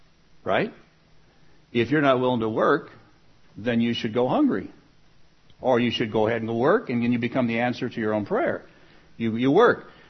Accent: Spokane, Washington, United States; I was pretty much born and raised in Spokane all my life

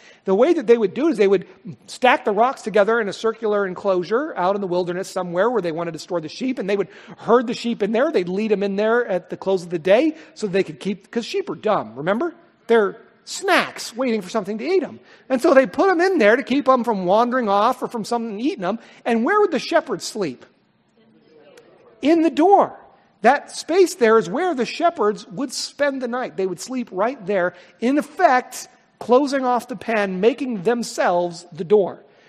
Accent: Richland, Washington, United States; born there; Wrong parents, born in the wrong city. I was born in Richland, so I'm out.

